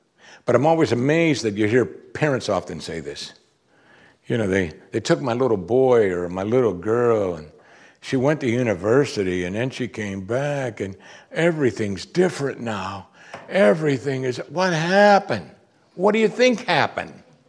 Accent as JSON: {"language": "English", "region": "Pennsylvania", "country": "United States", "tie": "born or raised there", "said": "You know, we grew up in Western Pennsylvania around the Amish."}